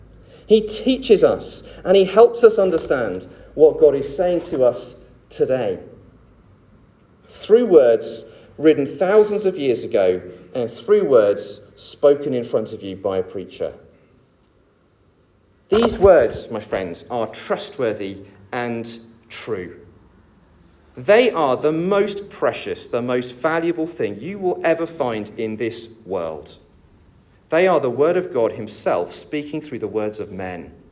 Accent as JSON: {"language": "English", "region": "England", "country": "United Kingdom", "said": "Because we're English and we can't be bothered to learn other languages."}